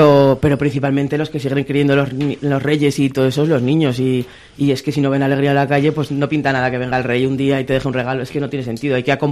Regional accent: Spain; somos españoles

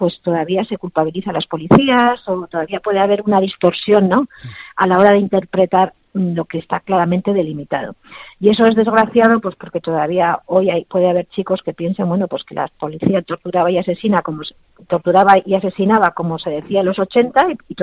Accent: Basque Country, Spain; Que como vascos, pues el terrorismo no nos representaba

